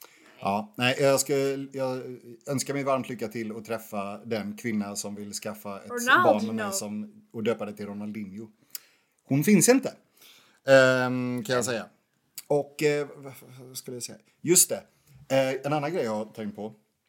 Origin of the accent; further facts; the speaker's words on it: Östergötland, Sweden; born there; Jag är också född i Östergötland.